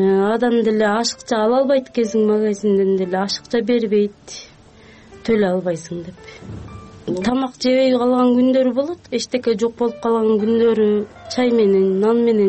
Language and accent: Kyrgyz; Terek-Suu, Jalal-Abad Region, Kyrgyzstan; born there; now in Bishkek, Kyrgyzstan